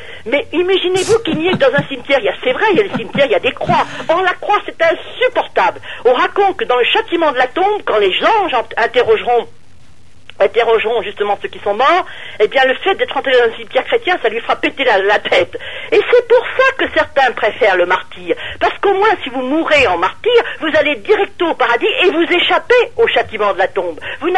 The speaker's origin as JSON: {"language": "French", "region": "Normandy", "country": "France", "said": "moi en tant que Française de la base, je dis je vous emmerde. Petite islamologue normande"}